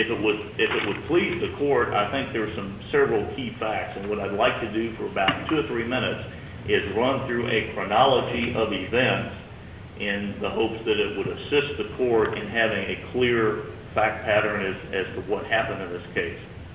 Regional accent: Fort Worth, Texas, United States; May it please the court … from Fort Worth.

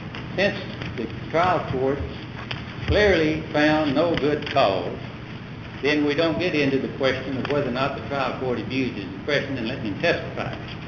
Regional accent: Austin, Texas, United States; Please, the court … from Austin

